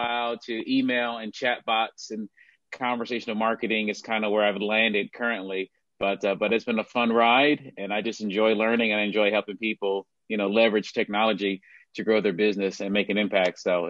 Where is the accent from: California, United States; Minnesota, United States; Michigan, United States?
Michigan, United States; Detroit; moved away as an adult; also born or lived in Oklahoma; now in Phoenix, United States; Yeah, so I live in Phoenix, originally born and raised in Detroit. Grew up there. Got a computer science degree, moved to Oklahoma, lived there for 12 years, got a master's degree.